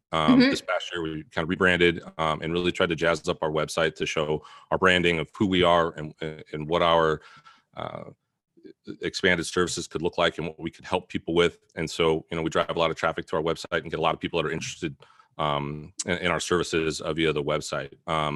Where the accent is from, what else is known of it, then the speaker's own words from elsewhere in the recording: Idaho, United States; I was born and raised here in Idaho, so outdoors kid. So I understand the outdoors a lot, hunt and fish and all that kind of stuff.